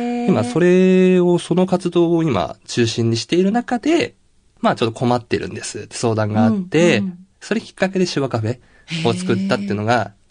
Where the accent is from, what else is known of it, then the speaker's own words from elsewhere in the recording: Hiratsuka, Kanagawa, Japan; 平塚ろう学校が、はい、うちの地元にはあって